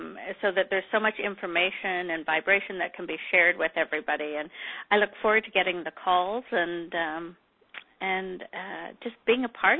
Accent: Canada; And again, I love that we're both Canadian as well.

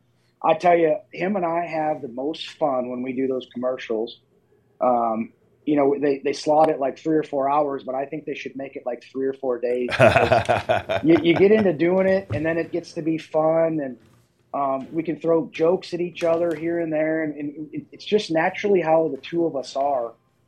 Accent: Minot, North Dakota, United States; and growing up in Minot, you know, working at my dad's service center, changing oil and stuff.

